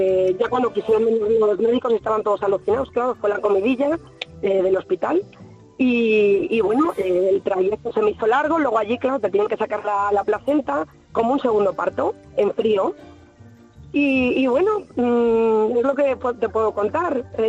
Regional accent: Pollos, Castile and León, Spain; nos fuimos a mi pueblo, yo soy de Pollos, un pueblo de Valladolid que está a 42 kilómetros.

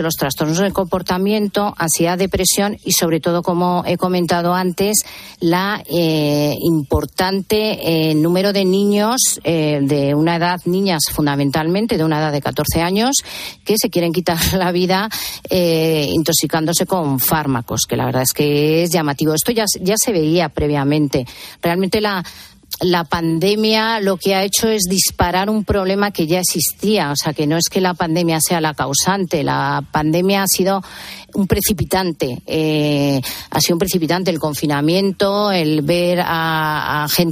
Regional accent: Madrid, Community of Madrid, Spain; porque somos de Madrid

